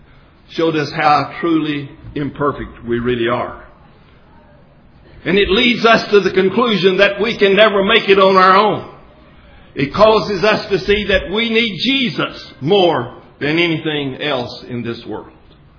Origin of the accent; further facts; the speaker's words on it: Aspermont, Texas, United States; My hometown is the little town of Aspromont, about 200 miles west of here.